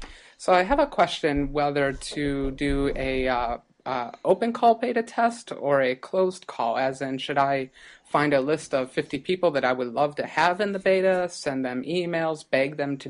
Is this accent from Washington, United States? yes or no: yes; Seattle, Washington, United States; I'm from Seattle, Washington.